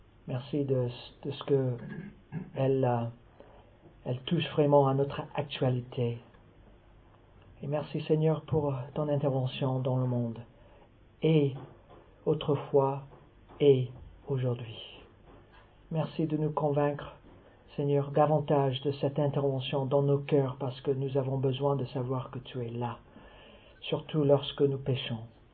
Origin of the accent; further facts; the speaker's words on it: United States; now in France; parce que j'habite en France, je suis Américain, j'ai des origines italiennes